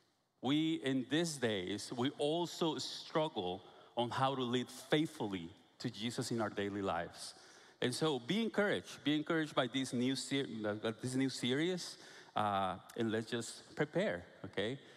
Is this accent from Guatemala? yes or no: yes; Guatemala; I'm from Guatemala, okay? You probably figure out that I'm not from Texas already.